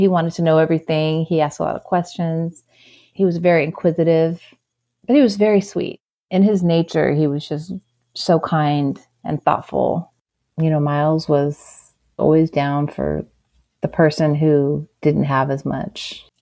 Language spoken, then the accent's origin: English; San Diego, California, United States; also born or lived in Nevada City; I grew up in San Diego, and then I actually moved to a small town called Nevada City. It's in California.